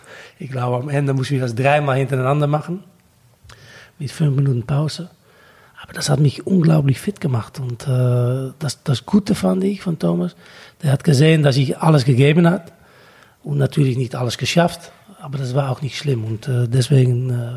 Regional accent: Netherlands; German is a second language; wir sind in Holland aufgewachsen mit dem Ball.

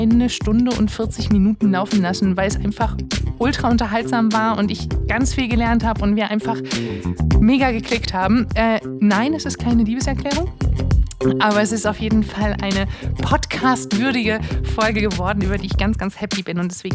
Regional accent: East Germany, Germany; Wir kommen tatsächlich beide aus dem Osten

